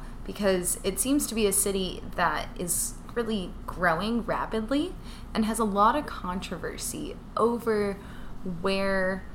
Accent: Canton, Georgia, United States; I'm from Canton. Shout out to Canton.

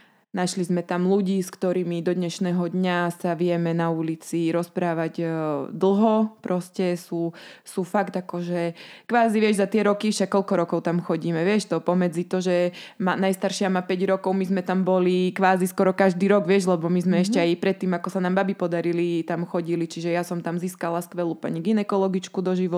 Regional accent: Poprad, Prešov Region, Slovakia; áno, ja som z Popradu originálne

